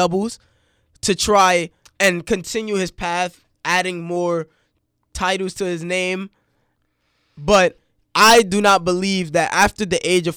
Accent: New York, United States; The funniest thing about it is I'm from New York, so me liking the Patriots.

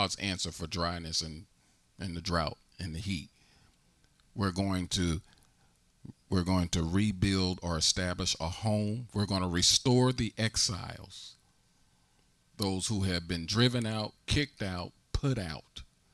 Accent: Harrisburg, Pennsylvania, United States; born there; It's sort of like I was born in Harrisburg and it was like this when I got here. It's been like this all of my life

